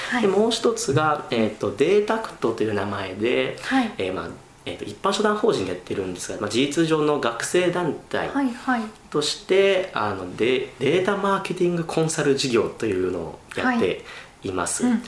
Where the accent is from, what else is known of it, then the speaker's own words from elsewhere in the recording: Mie, Japan; 僕の出身が三重県なんですけれども、つい先日帰省のついでにですね